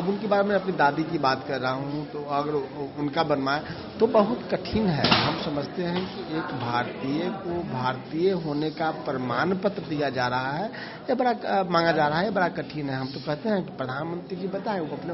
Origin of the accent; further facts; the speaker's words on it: Bihar, India; हम नेपाल बॉर्डर के इलाके से आते हैं, हमारे गांव में हमारी दादी, हमारी कभी चाची, ये सब नेपाल से आई हैं